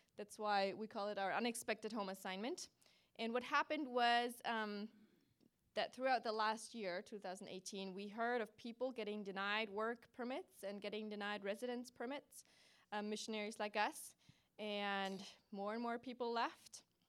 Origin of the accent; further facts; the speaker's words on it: Germany; accent: German; English is a second language; moved away; And if you hear an accent in my voice and like, what is that? It's German. I'm from Germany. I grew up there, so you don't have to guess where I'm from.